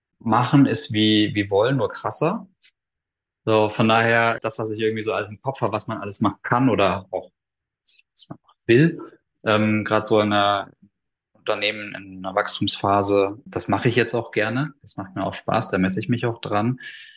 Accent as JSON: {"language": "German", "town": "Munich", "region": "Bavaria", "country": "Germany", "tie": "born or raised there", "said": "Bin Münchner Kind, hier aufgewachsen, lebe hier schon sehr, sehr lange und sehr, sehr glücklich."}